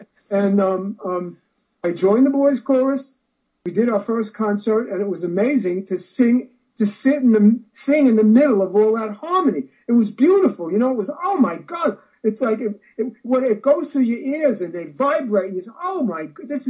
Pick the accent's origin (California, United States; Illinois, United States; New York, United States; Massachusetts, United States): New York, United States; Brooklyn; I grew up in Brighton Beach, and right now today, Brooklyn is like the new downtown Manhattan.